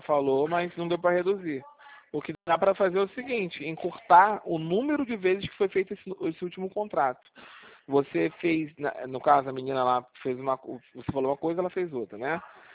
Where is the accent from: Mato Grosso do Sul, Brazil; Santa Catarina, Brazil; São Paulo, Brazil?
São Paulo, Brazil; Sou natural de São Paulo, né?